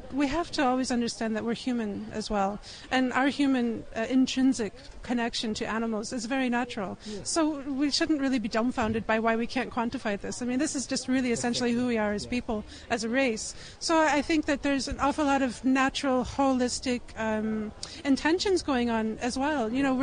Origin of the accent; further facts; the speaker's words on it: Chicago, Illinois, United States; now in Ireland; I come from Chicago originally, but I live here in Ireland now. My family would be Irish.